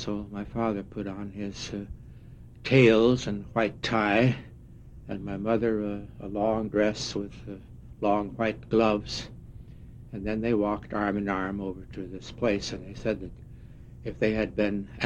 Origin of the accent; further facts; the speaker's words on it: Thompson, Iowa, United States; also born or lived in Decorah, United States; in this small town of Thompson, Iowa, mm-hmm. and later on in Decorah, Iowa, where my father was a editor and professor at Luther College.